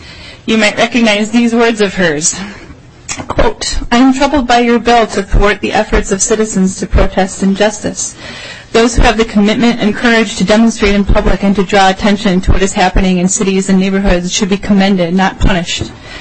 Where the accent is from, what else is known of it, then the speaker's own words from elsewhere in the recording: Elk River, Minnesota, United States; I am from Elk River, the town that Nick Zerwas represents.